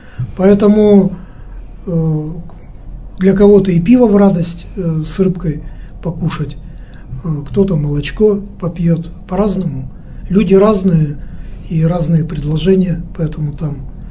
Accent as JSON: {"language": "Russian", "town": "Yekaterinburg", "region": "Sverdlovsk Oblast", "country": "Russia", "said": "я вот из Екатеринбурга"}